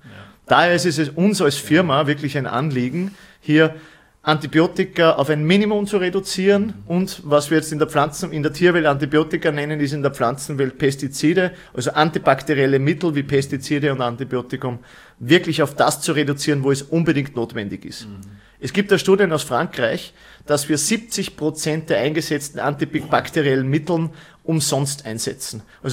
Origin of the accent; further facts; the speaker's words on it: Bad Schallerbach, Upper Austria, Austria; ich komme aus Österreich, also als Oberösterreich, genauer genommen Bad Schallerbach. Weltbekannt in Österreich. Das ist 2 Stunden westlich.